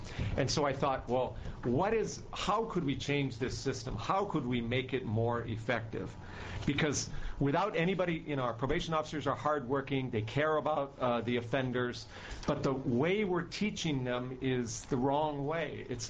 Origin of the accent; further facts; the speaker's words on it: Honolulu, Hawaii, United States; I'm a judge from Honolulu, Hawaii.